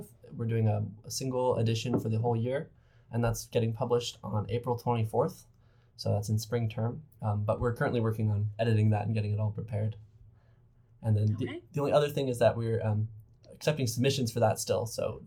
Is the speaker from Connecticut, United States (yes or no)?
no; Corvallis, Oregon, United States; I grew up in Corvallis, and so U of O is a very easy choice for me, a very natural choice to stay in state.